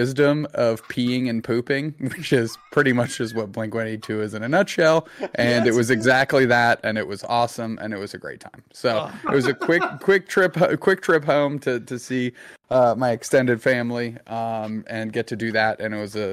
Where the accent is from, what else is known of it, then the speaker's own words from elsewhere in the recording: Montreal, Quebec, Canada; born there; I was born in Montreal, Quebec, Canada, and all of my extended family is there from both my mom and my dad's side of my family.